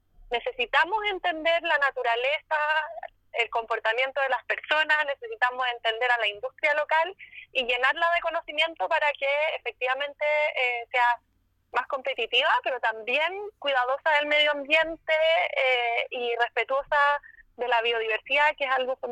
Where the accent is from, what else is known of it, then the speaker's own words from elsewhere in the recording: Santiago, Santiago Metropolitan Region, Chile; disfrutar un poquitito la lluvia, que quienes venimos de Santiago siempre es bienvenida.